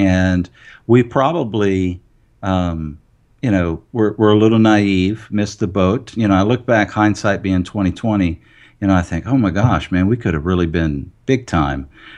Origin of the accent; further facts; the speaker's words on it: Ville Platte, Louisiana, United States; Well, I'm from a very small town in South Louisiana, Ville Platte, Louisiana. It's French for flat town. I live in the heart of Acadiana, which is consists of 13 parishe